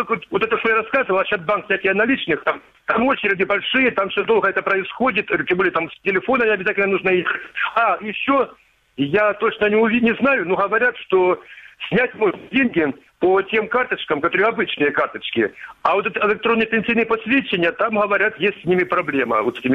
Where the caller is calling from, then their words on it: Kramatorsk, Donetsk Oblast, Ukraine; Краматорск.